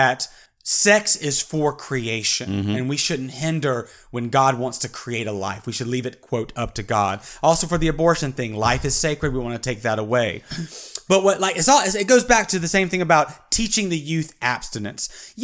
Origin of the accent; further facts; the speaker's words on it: United States; Why do I, as an American and as a very religious person, side with the women in this situation